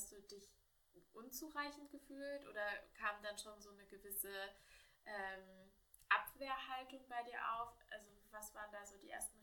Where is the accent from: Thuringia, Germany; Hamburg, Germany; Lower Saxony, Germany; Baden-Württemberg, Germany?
Thuringia, Germany; Und wenn ich zum Beispiel an meine Jugend und ja, an meine Jugend in Thüringen zurückdenke